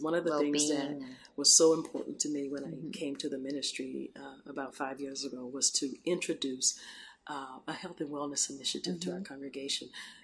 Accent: Houston, Texas, United States; I'm a physician, OBGYN, and I grew up in Houston.

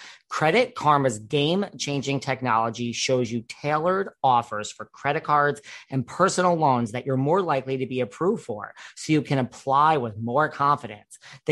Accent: New York City, New York, United States; You both, I mean, I'm from New York City. You both have East Coast energy.

